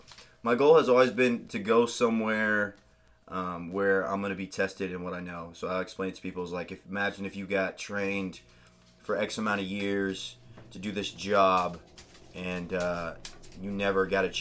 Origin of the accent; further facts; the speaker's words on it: Oklahoma City, Oklahoma, United States; I'm from Oklahoma City. Born and raised here. Grew up, went to high school, middle school, elementary school all here